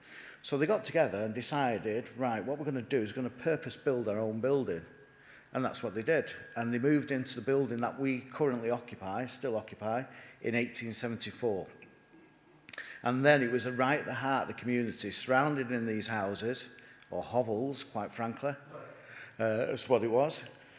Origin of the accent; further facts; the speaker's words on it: Manchester, North West England, United Kingdom; Very, very different than when I grew up in Manchester. I could count on one hand how many hotels we had in the city centre.